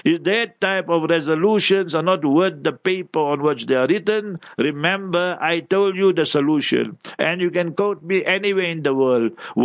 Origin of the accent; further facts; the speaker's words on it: South Africa; I'm a South African. I know what is apartheid.